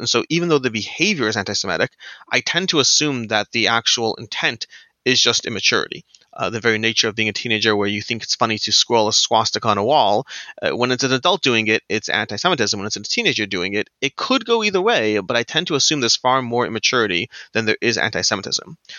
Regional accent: Toronto, Ontario, Canada; also born or lived in Cleveland, United States; I grew up in Toronto, I went to high school in Cleveland

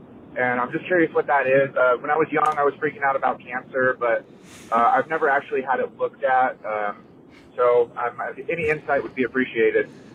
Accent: California, United States; I'm from California, and I have a question about my testicles.

